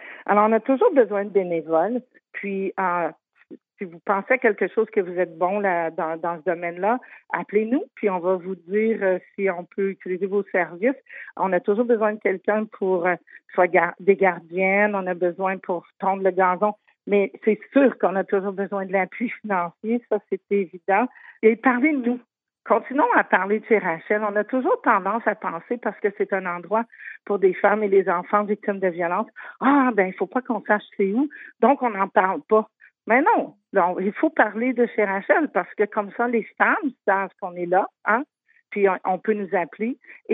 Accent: Quebec, Canada; Moi, je peux juste m'imaginer, je viens du Québec

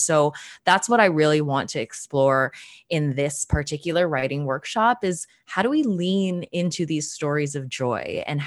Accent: Canada; but as a Filipina Canadian, there's still so many questions about identity that I'm considering or that I find myself mulling over a lot.

